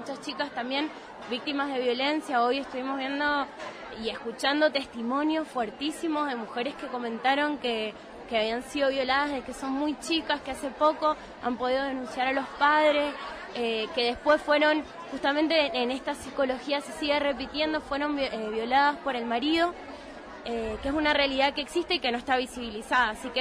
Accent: Mendoza, Argentina; yo vengo de Mendoza, del medio de la montaña.

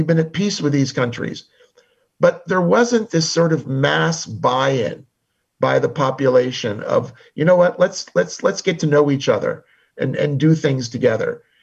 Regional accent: Israel; I'm from Israel.

